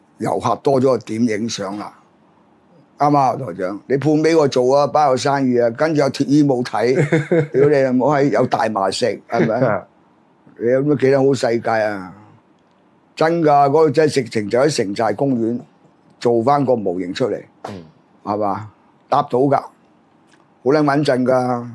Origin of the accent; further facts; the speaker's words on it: China; 我哋中國人錢嚟㗎